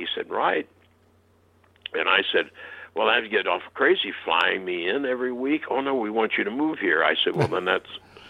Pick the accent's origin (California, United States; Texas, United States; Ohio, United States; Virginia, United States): Ohio, United States; I'm an Ohio boy, so I'm not, you know.